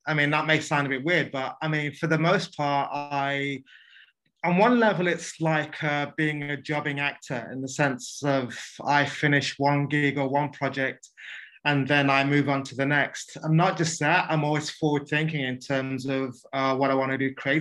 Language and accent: English; London, United Kingdom; Yeah, I grew up in London, in South London. But in pretty much stayed within like a 5 mile or 5 kilometer radius in terms of where I grew up.